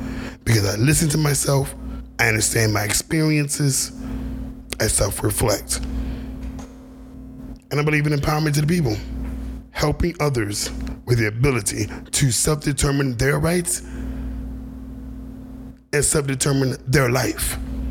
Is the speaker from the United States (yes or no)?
yes; San Antonio, Texas, United States; I am from San Antonio, Texas